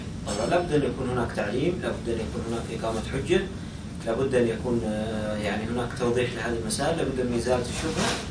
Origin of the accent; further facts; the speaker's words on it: Hejaz, Saudi Arabia; لكنه معروف عندنا في الحجاز بالتجربة